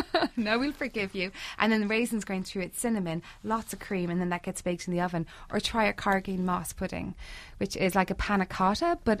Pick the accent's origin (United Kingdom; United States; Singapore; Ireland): Ireland; Cork, Munster; now in Dublin, Ireland; Yeah, I'm in Dublin. I'm originally from Cork, but I live in Dublin. We don't get a lot of snow.